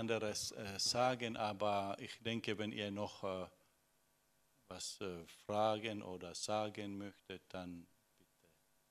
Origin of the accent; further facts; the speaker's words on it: Finland; German is a second language; Bei uns in Finnland, das ist getrennt, normale Leben und Religion. Ja? Religion ist Privatsache.